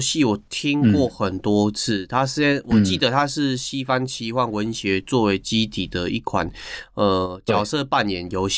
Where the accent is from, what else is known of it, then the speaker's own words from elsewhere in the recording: Eastern Taiwan, Taiwan; 像我这次本来是明天要回乡嘛，可能就回不去了，因为我故乡在东部啊。